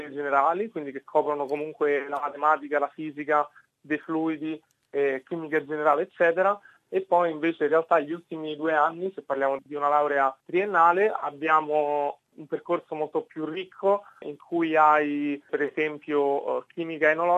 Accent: Rome, Lazio, Italy; moved away as an adult; now in Mildura, Australia; io ho 29 anni, sono di Roma e mi sono trasferito 2 anni fa a Mildura.

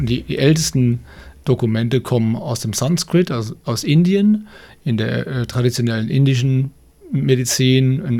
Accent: Mainz, Rhineland-Palatinate, Germany; Und zwar kommt es von der frühen Kindheit in Mainz, wo ich groß geworden bin.

